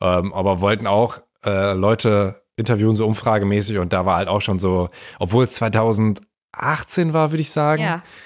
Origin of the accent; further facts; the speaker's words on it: Aalen, Baden-Württemberg, Germany; Ja, Aalen einfach.